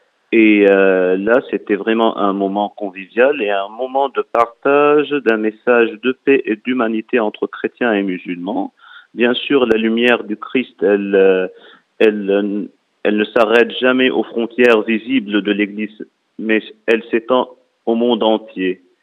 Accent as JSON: {"language": "French", "town": "Sidon", "region": "South Governorate", "country": "Lebanon", "said": "je viens du diocèse de Sidon personnellement"}